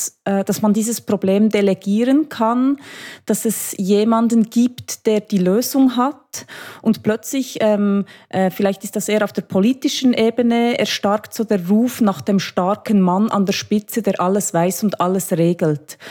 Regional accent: Switzerland; Jedenfalls bei uns in der Schweiz mussten wir uns wahrscheinlich vorher nicht überlegen, ob wir am Ende des Monats die Miete bezahlen können

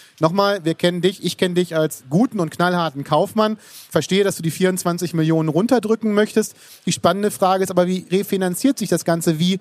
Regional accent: Lower Saxony, Germany; ich muss ja als Niedersachse und Nordrhein-Westfalen mal gucken, wo liegt Aschaffenburg.

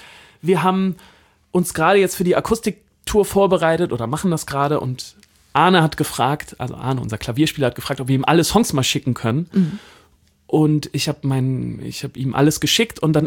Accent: Hamburg, Germany; ich als Hamburger

